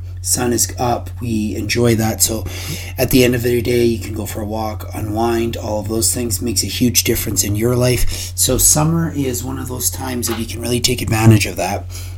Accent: Edmonton, Alberta, Canada; I'm from Edmonton, Alberta, the winters get very long.

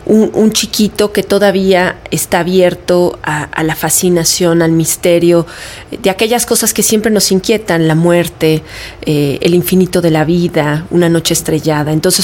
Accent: Mexico; como mexicanos hemos sentido, de decir es que este país es sumamente violento

